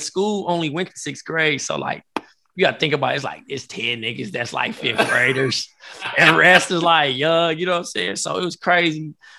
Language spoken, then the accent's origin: English; Compton, California, United States; You know, I grew up in Compton, so like wrestling in Compton is kind of like